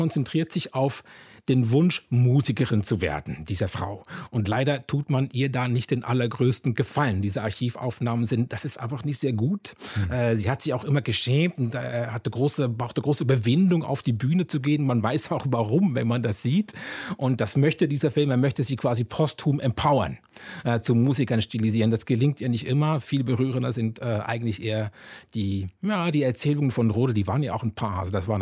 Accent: Zurich, Switzerland; Die Klischees sind nicht alle falsch, die man sich über die Schweiz macht und über Zürich. Auch quasi meine Heimatstadt, wenn man so möchte.

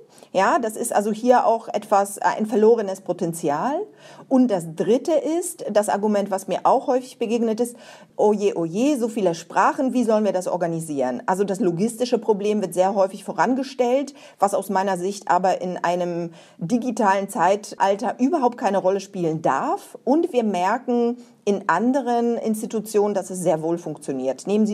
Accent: Poland; German is a second language; moved away; Ich bin Anfang der 90er Jahre nach Bremerhaven gezogen mit meiner Familie und konnte tatsächlich kein Wort Deutsch.

